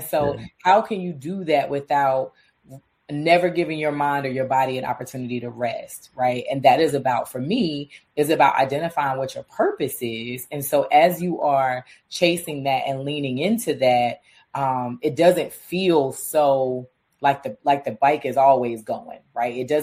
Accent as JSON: {"language": "English", "town": "Durham", "region": "North Carolina", "country": "United States", "also_born_or_lived": "Oregon", "said": "And not that like I'm from Durham, like we're a smorgasbord of all the things, Black, white, mm-hmm. Asian, like any background, nationality, sexuality, like you can find it in Durham."}